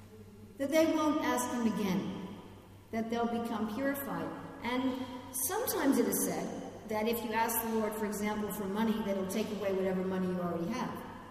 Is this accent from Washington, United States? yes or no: no; New York City, New York, United States; also born or lived in New Jersey; where I grew up in New York City, and then we moved to North Jersey, but we would drive into the city all the time